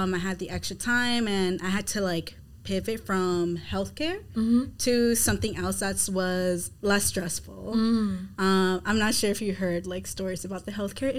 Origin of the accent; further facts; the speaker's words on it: Miami, Florida, United States; So I was raised and born in Miami, Florida, but my family, they're all from Honduras.